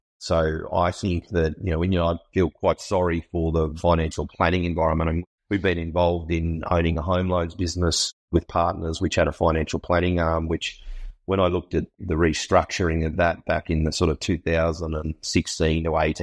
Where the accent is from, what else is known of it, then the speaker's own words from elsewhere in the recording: Essendon, Victoria, Australia; born there; I was born in Essendon in Victoria, and I'm an Essendon supporter.